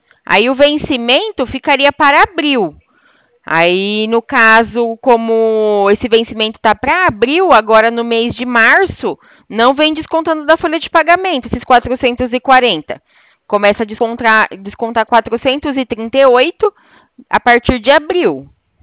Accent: Itu, São Paulo, Brazil; Não, eu sou daqui de Itu, interior de São Paulo.

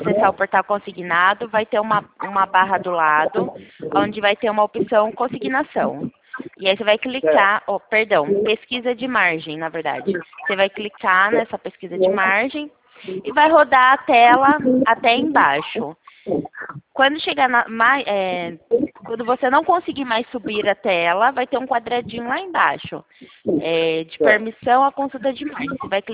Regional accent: Itu, São Paulo, Brazil; Eu sou de São Paulo, cidade de Itu.

